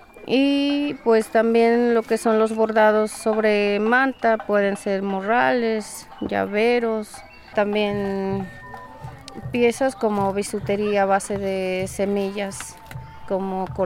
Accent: Zoquiapan, Puebla, Mexico; vengo del municipio de Soquiapan, comunidad del Arenal. Somos una comunidad de artesanos

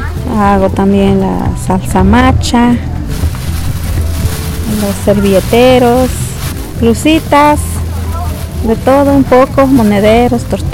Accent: Cuetzalan, Puebla, Mexico; vengo de Cuetzala, bueno, del centro, pero es un barrio que se llama Xiliapa.

